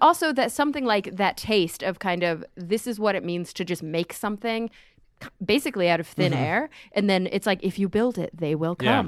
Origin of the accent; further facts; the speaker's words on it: Texas, United States; See, I'm from Texas, and you said agar, and I said agar.